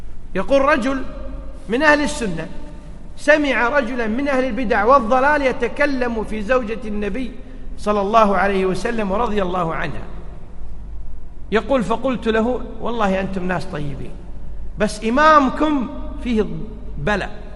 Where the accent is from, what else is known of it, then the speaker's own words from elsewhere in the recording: Kuwait; يبيع تمائم، يسميه حجب حنا عندنا بالكويت.